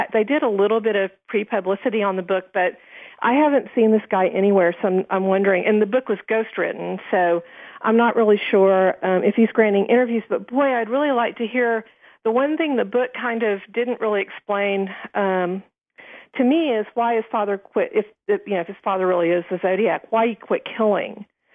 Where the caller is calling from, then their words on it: Texas, United States; calling from Texas.